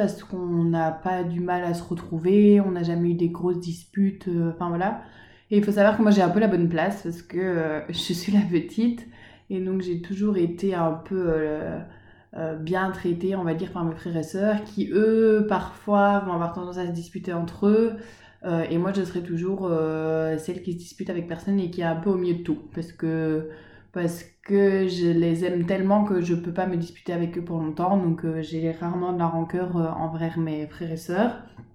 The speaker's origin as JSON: {"language": "French", "country": "Belgium", "lives_now": "France", "said": "j'ai 22 ans, je suis étudiante en tourisme en Bretagne, mais à la base je viens de Belgique."}